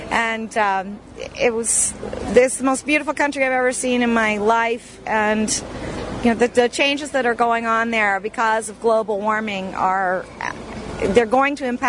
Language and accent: English; United States; now in Ireland; I am an American citizen.